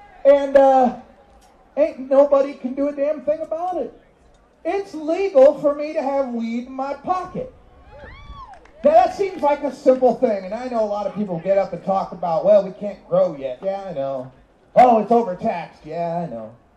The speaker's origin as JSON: {"language": "English", "town": "Boise", "region": "Idaho", "country": "United States", "said": "I'm originally from Boise, Idaho."}